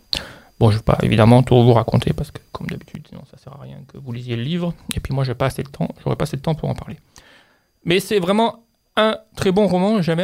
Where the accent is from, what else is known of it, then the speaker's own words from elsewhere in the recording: Algiers, Algiers Province, Algeria; born there; Bon, je suis né à Alger.